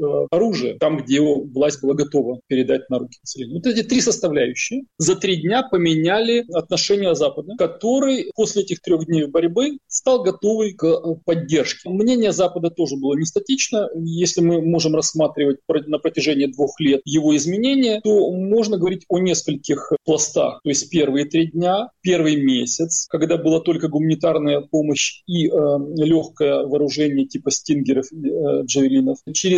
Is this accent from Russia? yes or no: no; Ukraine; Как украинец, я называю вещи своими именами.